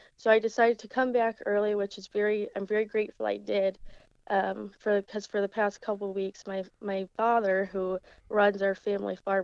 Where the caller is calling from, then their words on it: Michigan, United States; I'm calling from Michigan.